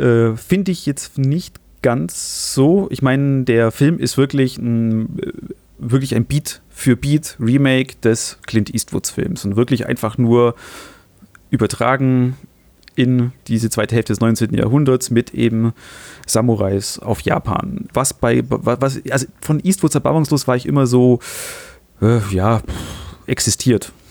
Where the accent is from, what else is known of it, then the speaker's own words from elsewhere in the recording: Bavaria, Germany; da ist man natürlich hier als Allgäuer